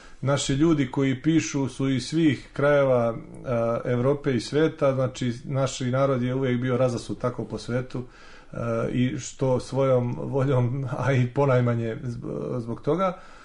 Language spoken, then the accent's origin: Serbian; Raška District, Serbia; ja sam iz Stare Raške